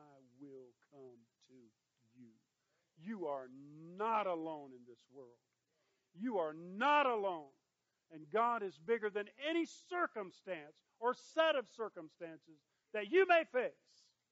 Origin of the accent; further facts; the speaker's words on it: Kentucky, United States; where I grew up in Kentucky, that big old Kentucky River that runs down through there, Cumberland River